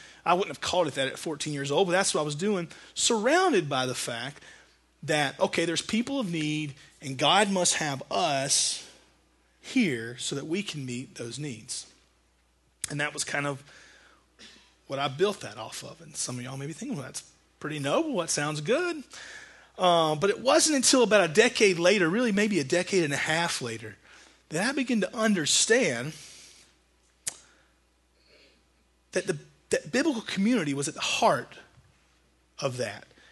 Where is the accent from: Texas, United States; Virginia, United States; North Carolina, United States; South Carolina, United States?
South Carolina, United States; Glendale; also born or lived in Roebuck; I grew up in Glendale, South Carolina, and then moved to Roebuck. So kind of two of the more rural suburbs of Spartanburg County.